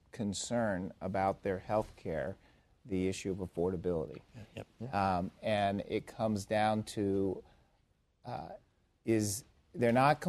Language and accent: English; Ohio, United States; I'm from Ohio, where that book emanates in many ways. Went to school very near there. I know those people. Grew up in Appalachian, Ohio.